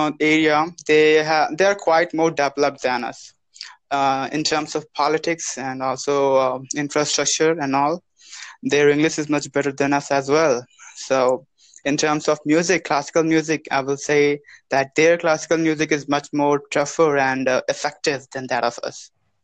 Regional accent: India; English is a second language; I'm from India.

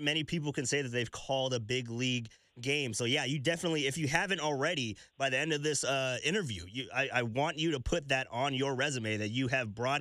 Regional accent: California, United States; I mean, growing up in the Bay Area, we've had Kruk and Kipe, John Miller, and Dave Fleming for as long as I can remember

